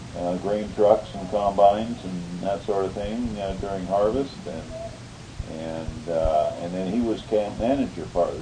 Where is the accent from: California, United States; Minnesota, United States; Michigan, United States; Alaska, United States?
California, United States; Long Beach; born there; I was born in Long Beach, California.